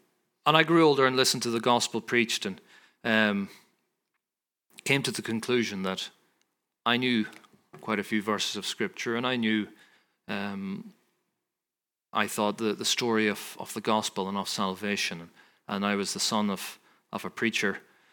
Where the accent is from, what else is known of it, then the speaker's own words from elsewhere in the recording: Cavan, Ulster, Ireland; now in Ballyclare, United Kingdom; we came from Cavan, which was on the border, as I've said, so that's where some of the conflict was concentrated in Northern Ireland and Ireland in the last century.